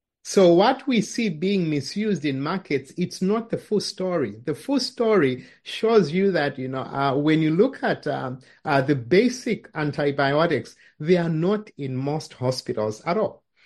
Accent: Zambia; where I'm from originally from Zambia, we have these regulations.

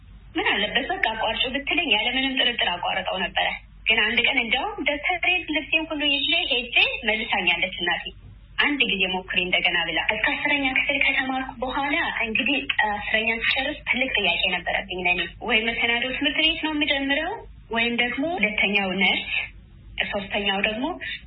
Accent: Amhara, Ethiopia; እኔ ተወልጄ ያደኩት በገጠር አካባቢ ነው። ደቡብ ጎንደር ላይጋይንት ወረዳ ውስጥ ሆኖ ደስኳ ይባላል እኔ ያደኩበት ሰፈር ማለት ነውና፣ ከልጅነቴ ያደኩት ጠንካራ ገበሬ ማህበረሰብ ውስጥ ነው።

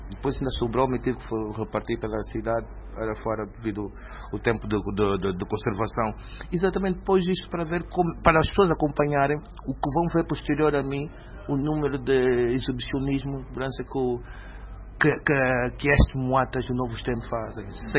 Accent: Angola; eu sou angolano

